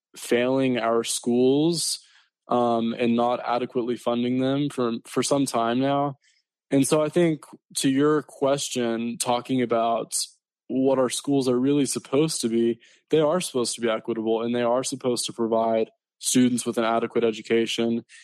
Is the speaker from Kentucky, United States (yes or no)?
yes; Corbin, Kentucky, United States; So we've been everywhere from Corbin, my hometown, to Louisville and Bowling Green.